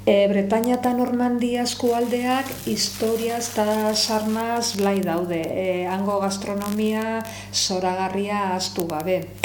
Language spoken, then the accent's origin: Basque; Vitoria-Gasteiz, Basque Country, Spain; eta Gasteizen bizi naiz, eta Gasteizkoa naiz.